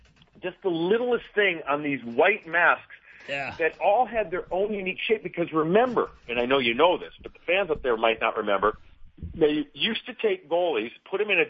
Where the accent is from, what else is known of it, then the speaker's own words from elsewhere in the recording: Chicago, Illinois, United States; I mean, well, being growing up in Chicago, and he just had the Blackhawk.